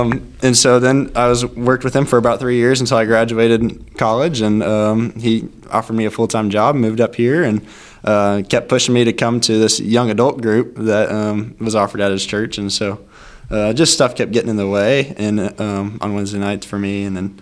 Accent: Tennessee, United States; moved away as an adult; So I'm originally from Tennessee, and so I went to Huntington University for school to study ag business.

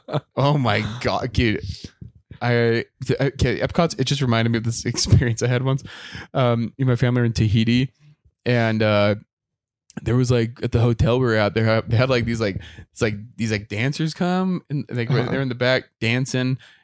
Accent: Provo, Utah, United States; I'm just from Provo, Utah. I don't know anything about the world.

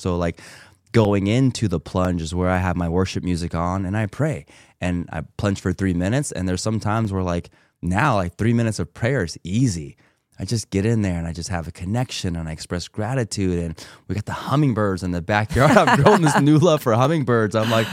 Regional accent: Las Vegas, Nevada, United States; We're city people. We're born and raised in Las Vegas.

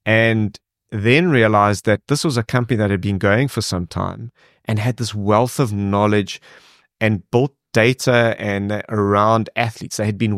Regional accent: South Africa; And I then said, okay, well, I'm typical South African, you know, we're going to find a way to make this happen.

